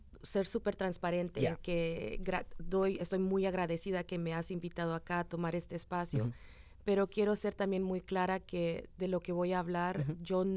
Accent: El Salvador; now in Canada; Tengo como 34 años de estar viviendo acá en Canadá y soy del Salvador.

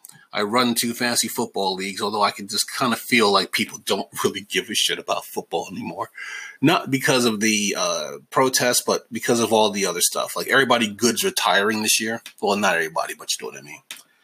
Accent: New York, United States; Because I'm from New York, you know, and we know that.

